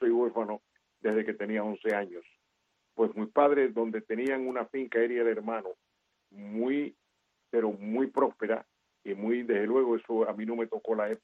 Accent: Vereda Nueva, Artemisa, Cuba; born there; yo soy de un pueblo también muy cerca de Pinar del Río. No tuve el privilegio de ser pinareño, pero yo nací en Vereda Nueva. Era un pueblo muy cerca de Pinar del Río, entre San Antonio de los Baños y Huira de Melena.

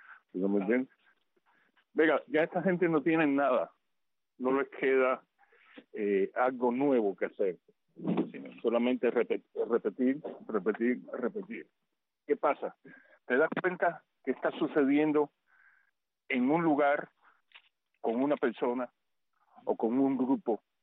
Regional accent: Cuba; moved away; salimos de Cuba

